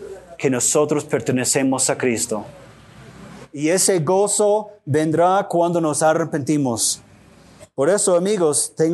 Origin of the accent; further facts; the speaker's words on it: United States; Spanish is a second language; creo que pensó que como gringo estuve confundido en mi español y quizás hablé mal.